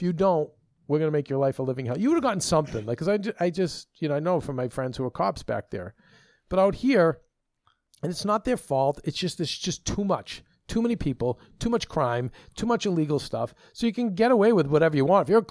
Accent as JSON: {"language": "English", "town": "Winchester", "region": "Massachusetts", "country": "United States", "tie": "born or raised there", "also_born_or_lived": "Medford", "said": "My hometown of Winchester, which, you know, we moved to after Medford, it's a pretty like wealthy community."}